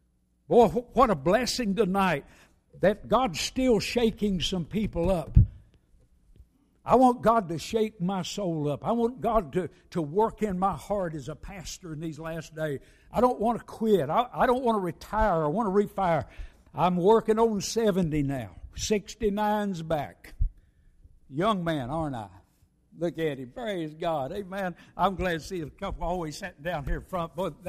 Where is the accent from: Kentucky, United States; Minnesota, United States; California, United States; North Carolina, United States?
Kentucky, United States; If I can count right, and I'm from Kentucky, we've got more than two or three.